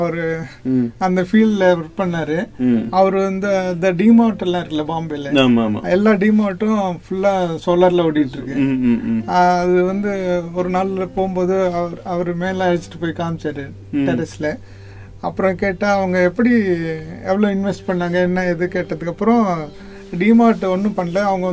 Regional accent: Sikkal, Tamil Nadu, India; நான் பிறந்தது நாகப்பட்டினம் பக்கத்தில் ஒரு சிக்கல்னு ஒரு இது ஸ்மால் வில்லேஜ் தான்.

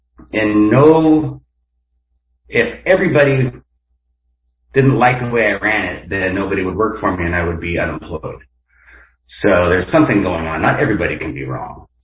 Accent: United States; I grew up in Columbia County

